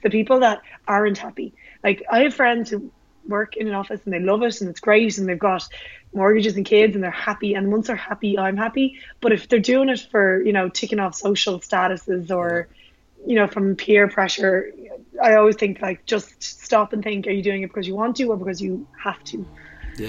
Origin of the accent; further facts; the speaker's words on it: Ireland; I need to come to terms that I'm Irish, I'm ginger, I'm pale